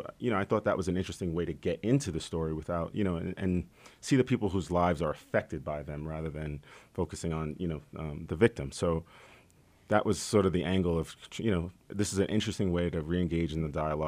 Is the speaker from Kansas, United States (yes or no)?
no; Staten Island, New York, United States; But growing up in Staten Island, that one really hit home. That was like, I used to deliver pizza in that neighborhood.